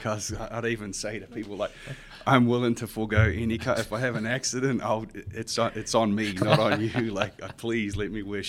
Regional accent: Christchurch, Canterbury, New Zealand; Where I grew up in Christchurch had a lot of earthquakes.

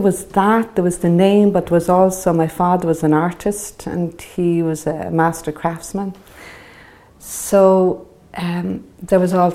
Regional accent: Dublin, Leinster, Ireland; I was born at the second lock, Grand Canal, just where the Lewis Line stops now. And so I was there for 7 years.

